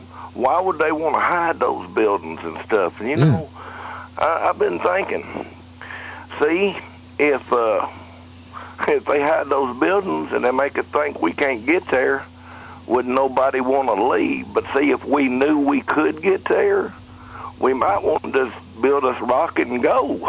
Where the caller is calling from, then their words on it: Caruthersville, Missouri, United States; I'm from Caruthersville, Missouri.